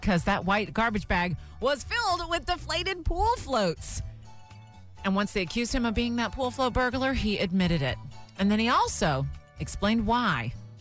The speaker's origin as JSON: {"language": "English", "region": "Florida", "country": "United States", "tie": "born or raised there", "said": "if you ever come across a crazy criminal out of my home state of Florida, please, these are my people."}